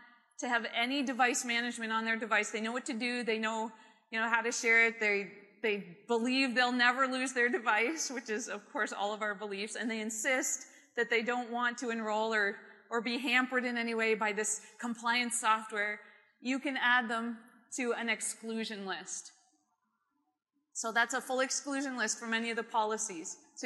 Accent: Canada; now in United States; so I'm Canadian and American now

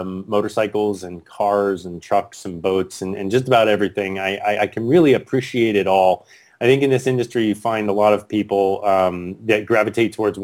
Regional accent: California, United States; I was born and raised, I was raised in the Silicon Valley. So grew up seeing the startup ecosystem develop

